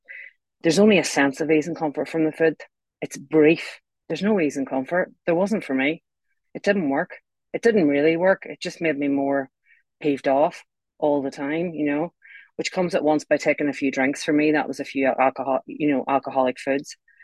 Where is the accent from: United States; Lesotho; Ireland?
Ireland; now in United Kingdom; I live in England now. I'm Irish, but live in England.